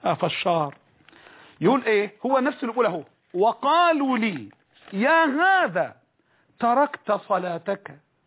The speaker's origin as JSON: {"language": "Arabic", "country": "Egypt", "said": "عندنا في مصر بالله في مصر الطيبة المباركة اللي مليئة بالعلم"}